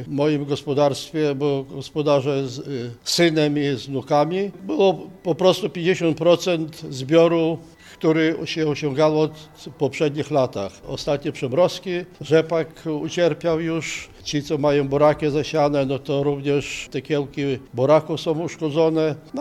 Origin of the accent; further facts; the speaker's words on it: Mąkowarsko, Kuyavian-Pomeranian Voivodeship, Poland; Ja jestem rolnikiem z Mąkowarska